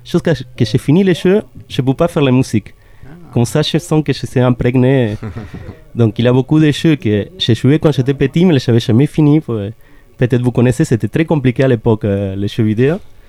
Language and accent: French; Argentina; French is a second language; moi je viens de l'Argentine et à la base je suis compositeur.